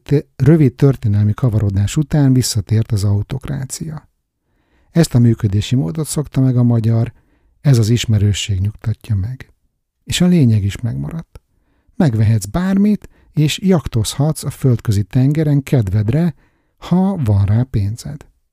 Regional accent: Hungary; now in Sweden; Ehhez viszont sajnos el kellett költöznem otthonról. A remény, hogy egyszer a szülőhazámban is szabad lehetek majd, sosem hal meg.

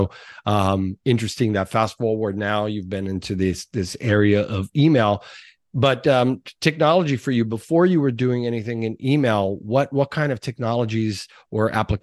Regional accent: Brazil; now in United States; we were chatting about my home country, Brazil

